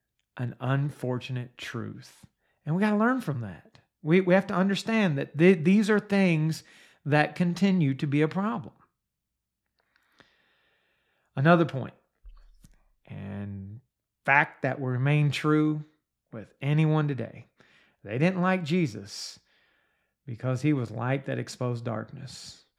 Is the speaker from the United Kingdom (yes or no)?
no; Steubenville, Ohio, United States; I grew up in Steubenville, Ohio, and a large number of the people that I personally knew are either dead or in prison or have moved on.